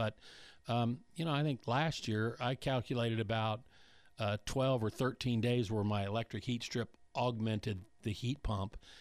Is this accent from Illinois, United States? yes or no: no; Colorado, United States; I grew up in Colorado and I'm part grizzly bear.